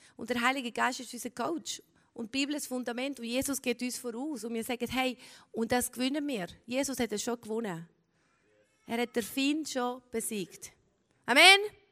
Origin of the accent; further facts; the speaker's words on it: Switzerland; dass wir als Schweizer und Schweizer Gemeinde stehen und sagen, jetzt ist die Zeit, dass wir aufstehen.